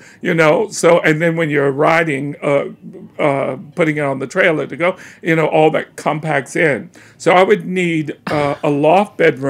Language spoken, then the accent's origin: English; the South, United States; now in New York, United States; before I grew up in the South, so I grew up in open plains and lots of room and space. And the greatest argument when I moved to New York